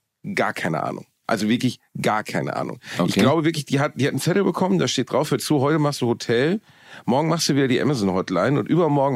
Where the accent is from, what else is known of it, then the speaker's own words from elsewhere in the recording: Germany; first language German; Ganz ehrlich, ich bin Deutscher und Deutsch ist meine Muttersprache